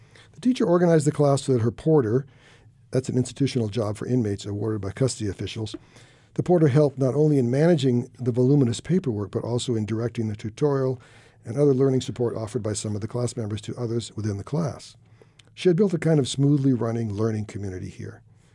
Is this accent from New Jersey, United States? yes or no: no; California, United States; Here we are from Northern California. We love the nature, outdoors, all these activities.